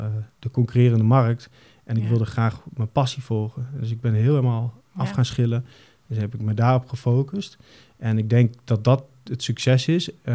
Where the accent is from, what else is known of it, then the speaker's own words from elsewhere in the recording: Emmen, Drenthe, Netherlands; also born or lived in Zevenaar; now in Zwolle, Netherlands; Maar ik ben een jongen van de provincies. Ik ben geboren in Zevenaar, opgegroeid in Emmen en ik woon nu in Zwolle.